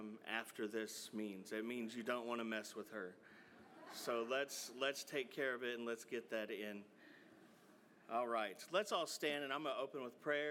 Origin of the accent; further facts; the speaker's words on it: Marion, Indiana, United States; born there; I was born in Marion, Indiana.